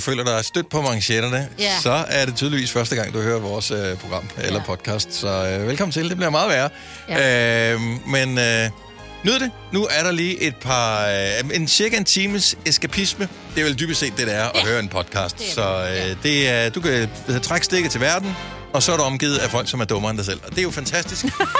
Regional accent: Jutland, Denmark; jeg er jo fra Jylland oprindeligt.

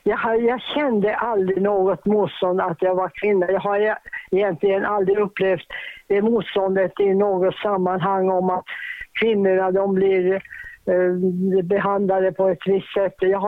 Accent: Boden, Norrbotten County, Sweden; also born or lived in Tornedalen; jag trivdes väldigt bra med den delen att komma till Stockholm trots att jag var från Boden och hade absolut inte rest mycket.

